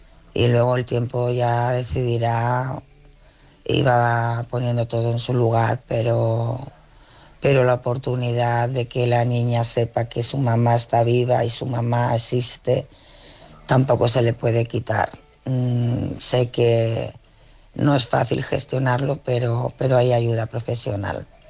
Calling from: Tarragona, Catalonia, Spain; de Tarragona

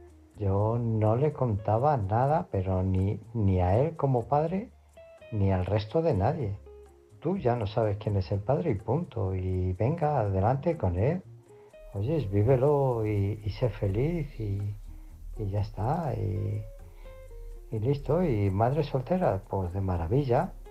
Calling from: Illescas, Castilla-La Mancha, Spain; de Illescas

